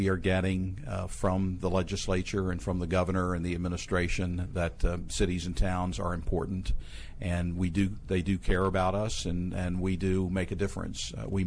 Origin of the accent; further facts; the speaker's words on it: Maryland, United States; I'm from the Eastern Shore of uh-huh. Maryland, right outside of Ocean City, where I was born and raised.